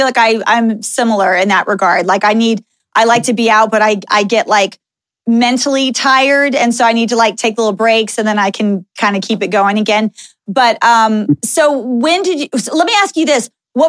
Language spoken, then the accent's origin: English; Dallas, Texas, United States; And I grew up in Texas, so very far away from Hollywood.